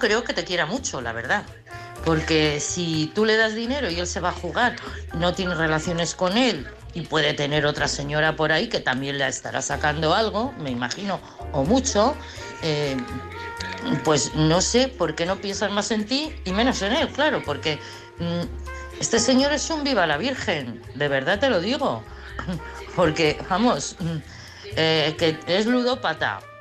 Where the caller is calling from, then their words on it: Madrid, Community of Madrid, Spain; de Madrid.